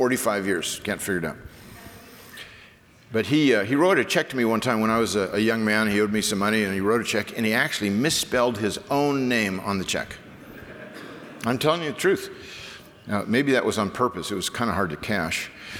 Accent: Newport Beach, California, United States; Now, I grew up in Newport Beach. This is why I wear Hawaiian shirts everywhere I go. It's just kind of a protest about Texas because the surf sucks in Texas.

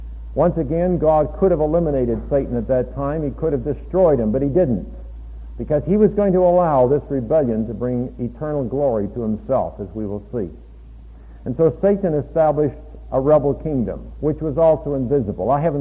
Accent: Canada; the best way I could become an American, a real American, I'm a Canadian

